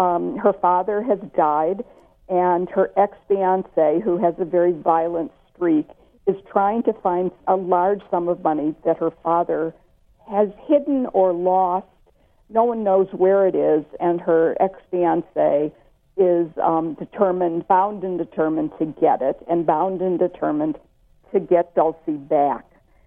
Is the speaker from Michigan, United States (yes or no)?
yes; Detroit, Michigan, United States; I don't just love this novel because I'm from Detroit.